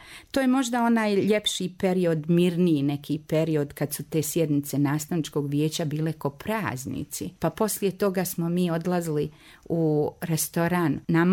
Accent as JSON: {"language": "Serbian", "town": "Banja Luka", "region": "Republika Srpska", "country": "Bosnia & Herzegovina", "tie": "born or raised there", "said": "Da, ja sam rođena na Pilani, ali sam vrlo brzo u najranijoj mladosti presela u naselje Česma. Tu sam provela svo svoje djetinjstvo, svoju mladost"}